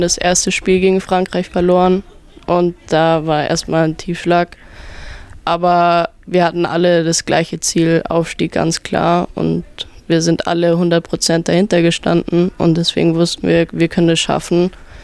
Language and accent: German; Geretsried, Bavaria, Germany; Und ich komme ja auch aus Geretsried. Deswegen, ich kenne viele dort, auch von früher schon, von klein auf.